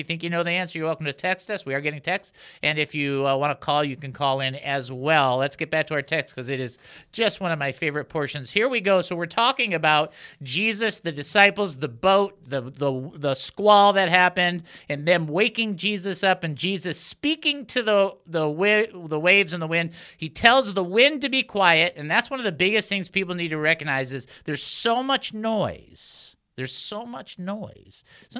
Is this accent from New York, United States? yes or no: no; Michigan, United States; See, now, I'm from originally from Michigan, so you know, we think blue and gold.